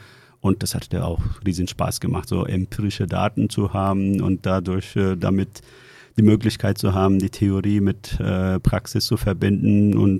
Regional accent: Istanbul, Turkey; Als ich Kind war, also ich bin in Istanbul groß geworden in der Türkei.

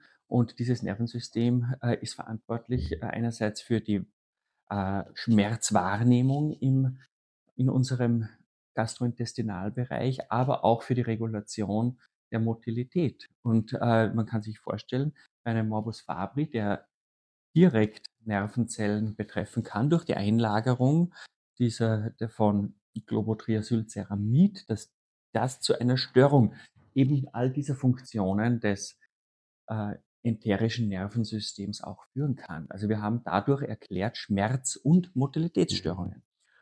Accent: Salzburg, Austria; Ich komme aus Salzburg

